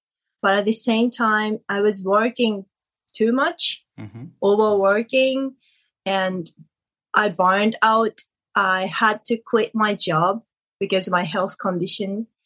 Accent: Tokyo, Japan; I grew up in Tokyo

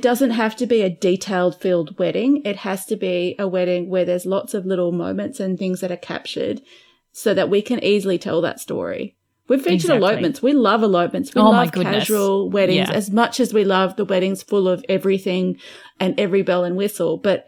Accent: Australia; We need our stories to have an Aussie link, because we are Australian.

